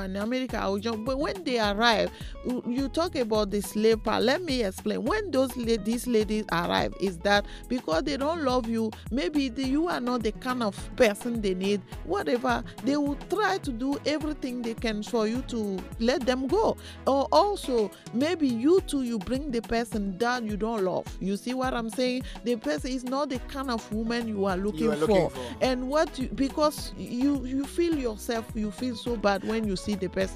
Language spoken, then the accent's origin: English; Togo; English is a second language; now in United States; You see, for example, I'm from Togo. It's difficult to have a high school in Togo.